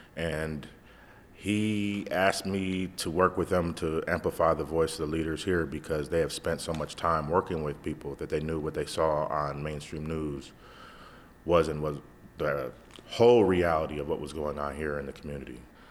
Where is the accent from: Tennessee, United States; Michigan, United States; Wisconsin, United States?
Wisconsin, United States; Milwaukee; You know, I'm from Milwaukee, Wisconsin.